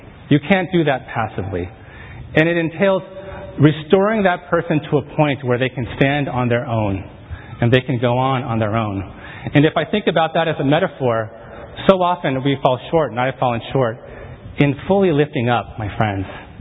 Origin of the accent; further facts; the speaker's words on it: San Diego, California, United States; you guys know that I grew up in San Diego, and I did not grow up in a Christian home, so I don't really have a home church in San Diego.